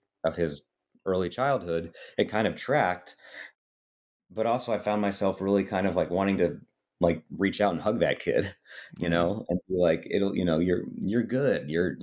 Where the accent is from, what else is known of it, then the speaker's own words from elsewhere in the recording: United States; exalted as a foreigner, as an American